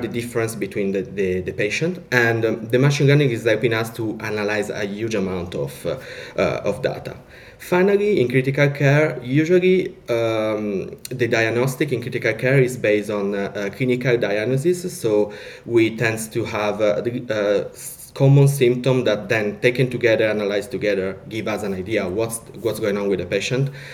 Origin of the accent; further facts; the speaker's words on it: Italy; English is a second language; now in United Kingdom; because I come from Italy, so I tend to have a double life as a doctor